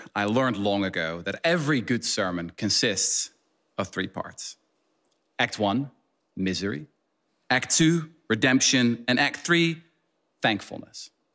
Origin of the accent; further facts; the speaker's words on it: Netherlands; Growing up in the Netherlands, I was especially gripped by the tales of how our small country was occupied